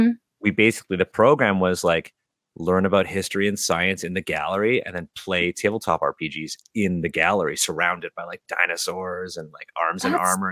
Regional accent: Canada; I'm a Canadian podcaster, game designer, and cultural consultant.

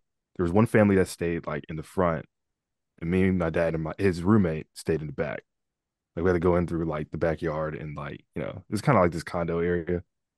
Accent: Nashville, Tennessee, United States; So I grew up primarily in East Nashville. Me and my dad, we hopped around places

